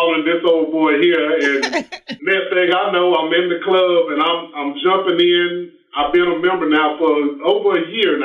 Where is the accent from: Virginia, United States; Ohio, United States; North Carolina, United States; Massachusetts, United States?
North Carolina, United States; Laurinburg; I'm originally from Laurinburg. Little dot on the map here in the state.